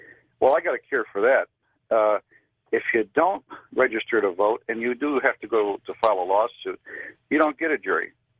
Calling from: Biloxi, Mississippi, United States; Biloxi, Mississippi.

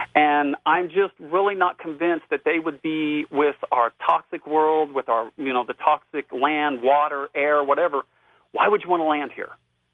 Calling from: Wichita, Kansas, United States; I'm calling from Wichita, Kansas.

